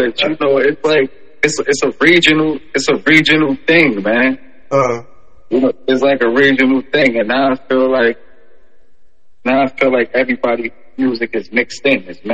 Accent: Brooklyn, New York, United States; Like, you're going to know I'm from Brooklyn

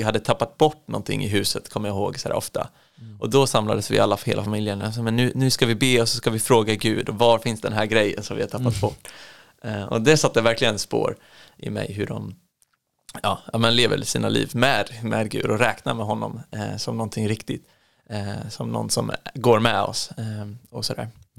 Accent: Holsbybrunn, Jönköping County, Sweden; also born or lived in Gothenburg; Så jag började mina första år nere i Göteborg. Men sen så har jag haft majoriteten av min uppväxt i Småland. I Holsbybrunn utanför Vetlanda.

